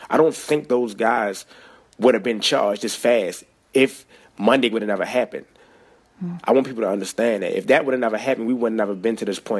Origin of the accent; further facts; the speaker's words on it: Baltimore, Maryland, United States; You know, I'm from Baltimore. You know, I travel to New York a lot just to get my name out there even more.